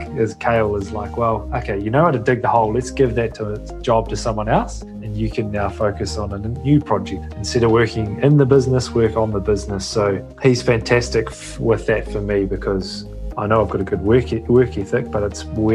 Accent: New Zealand; So I grew up in New Zealand, which is rugby mad. It's a religion. We all play it. We all grow up watching the All Blacks

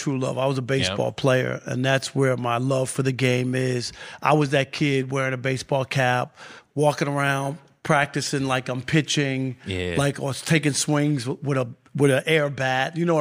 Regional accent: Jamaica, Queens, New York, United States; I bought my first house there, all that stuff. So I have roots there. But, yeah, I'm from Jamaica, Queens.

